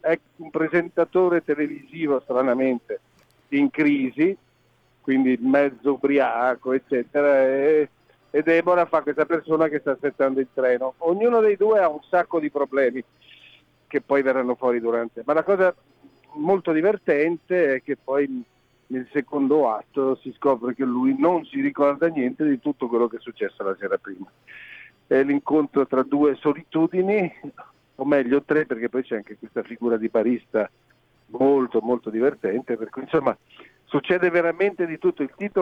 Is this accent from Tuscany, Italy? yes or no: yes; Livorno, Tuscany, Italy; born there; Io poi sono nato anche in Toscana, sono nato a Livorno